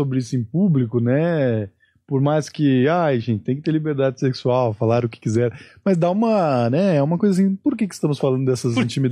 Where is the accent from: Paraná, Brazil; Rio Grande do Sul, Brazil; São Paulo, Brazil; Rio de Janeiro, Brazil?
São Paulo, Brazil; eu sou de São Paulo